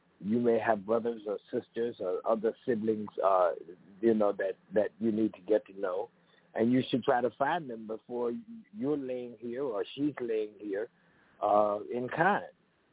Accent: Monroe, North Carolina, United States; But I'm from Monroe, North Carolina, population 10,000, including livestock, and we were among the first African Americans in the 20th century to engage in armed gun battles with the Ku Klux Klan

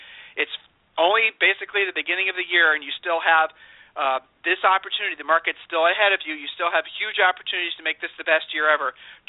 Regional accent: Ohio, United States; I hate sounding like this because I'm from Ohio, and by the very nature, we're not braggarts.

